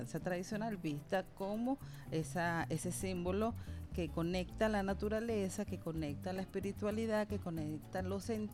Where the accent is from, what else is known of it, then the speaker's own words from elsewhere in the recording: Venezuela; determinando muy bien el tema de la identidad de lo que somos como venezolanos